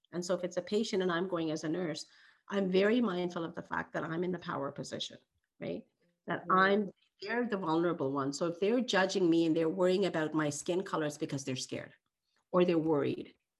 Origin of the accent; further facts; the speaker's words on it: Nova Scotia, Canada; now in Ontario, Canada; And when I was growing up in Nova Scotia, terminology changes. The terminology there was Indo-Canadian. When I moved to Ontario, I was told the right terminology